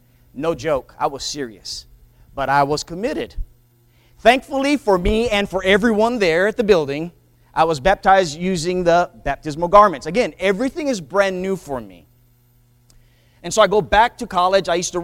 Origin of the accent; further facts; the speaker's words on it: Hawaii, United States; Again, growing up in Hawaii, I grew up where the picture is Hawaii is not a melting pot. Hawaii is mixed salad.